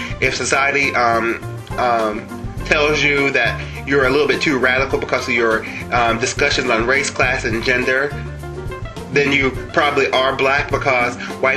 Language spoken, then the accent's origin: English; West Virginia, United States; I'm from West Virginia, originally. That I grew up in an all-white community. That, as a matter of fact, my entire family was the only black family in the county.